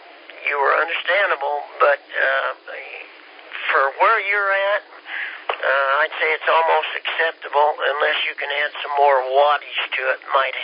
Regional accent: Kansas, United States; And I'm from Kansas, so we're a little slow.

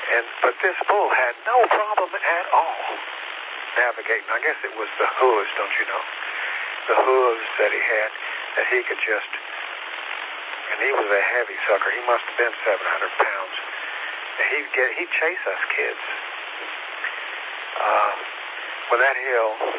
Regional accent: Tennessee, United States; I was raised in East Tennessee.

